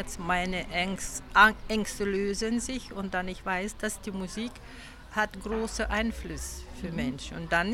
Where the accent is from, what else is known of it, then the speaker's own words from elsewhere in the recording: Lithuania; German is a second language; now in Germany; Nee, ich hatte keine Möglichkeiten, weil ich komme aus Litauen. Dort war nur ums Überleben ging in meinem ganzen Leben.